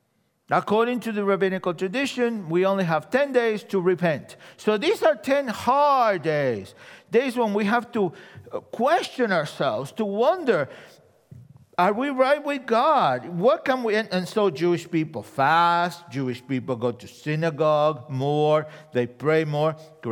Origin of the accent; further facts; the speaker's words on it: Argentina; I'm a Jew from Argentina. That's why I have an accent. So that's, you know, I'm a Jutino. Why? Because I'm a Jew and I'm a Latino.